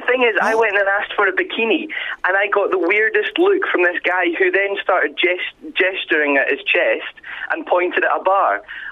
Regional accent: Auchterarder, Scotland, United Kingdom; I'm 23, and I'm from Ochterarder off of near Perth.

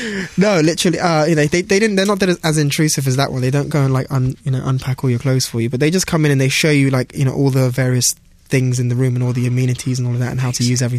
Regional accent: London, United Kingdom; From London.

